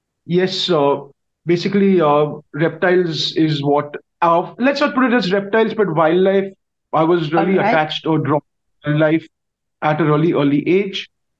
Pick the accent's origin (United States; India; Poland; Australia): India; Mumbai, Maharashtra; especially because I was a kid from South Bombay. There is not much greenery where I live.